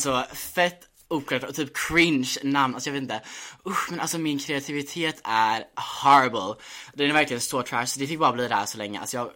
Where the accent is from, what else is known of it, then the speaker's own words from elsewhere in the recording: Gothenburg, Västra Götaland County, Sweden; Jag gick gymnasiet i Göteborg, så jag växte upp typ i Göteborg. Eller ja, jag vet inte, halvt.